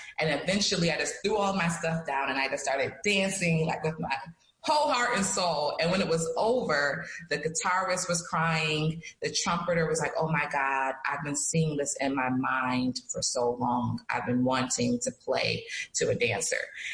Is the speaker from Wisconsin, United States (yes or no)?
no; Rochester, New York, United States; Because I'm from Rochester, New York, and we don't play around.